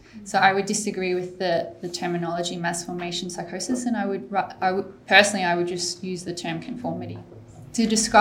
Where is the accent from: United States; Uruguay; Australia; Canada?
Australia; So I have a bit of a issue with breaking into the Australian market, even though I'm Australian.